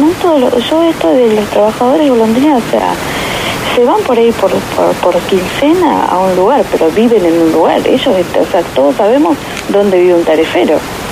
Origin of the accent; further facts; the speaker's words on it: Misiones, Argentina; nosotros como misioneros y como argentinos